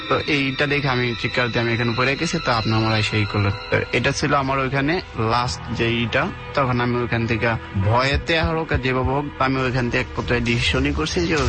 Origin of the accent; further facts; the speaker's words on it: Chandpur, Chittagong Division, Bangladesh; now in Dhaka, Bangladesh; আমার দেশের বাড়ি চাঁদপুর।